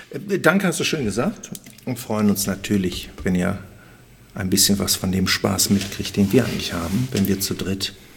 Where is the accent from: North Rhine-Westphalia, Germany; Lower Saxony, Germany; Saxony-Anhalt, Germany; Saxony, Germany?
North Rhine-Westphalia, Germany; Wuppertal; born there; In der Landesfrauenklinik, natürlich in Wuppertal.